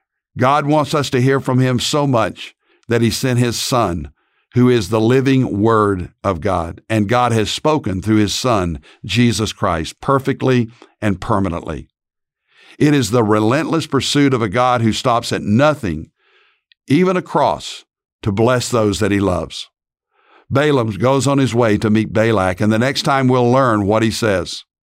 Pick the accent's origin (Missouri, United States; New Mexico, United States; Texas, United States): Texas, United States; Dallas; from Dallas, Texas.